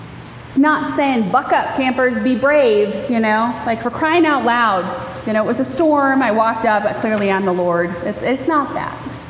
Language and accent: English; the South, United States; Now, I'm from the South, so we say bless your heart, and that means a myriad of things.